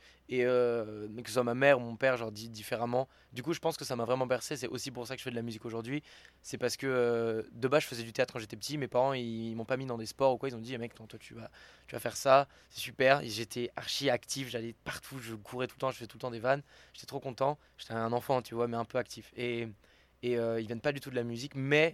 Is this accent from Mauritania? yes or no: no; Lisbon, Portugal; Je viens de Lisbonne, je suis un garçon de Lisbonne, je suis un enfant de Lisbonne